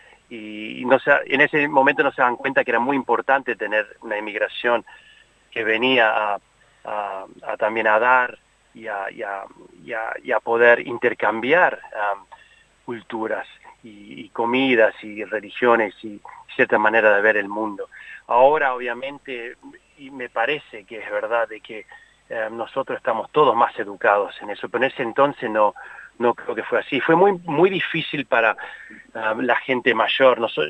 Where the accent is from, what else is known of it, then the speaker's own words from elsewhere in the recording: Uruguay; now in Australia; yo soy uruguayo, obviamente me siento australiano también